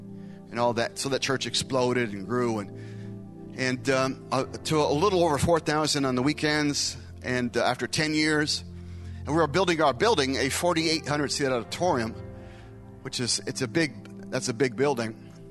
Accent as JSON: {"language": "English", "town": "Scottsdale", "region": "Arizona", "country": "United States", "tie": "born or raised there", "said": "It was in my hometown of Scottsdale."}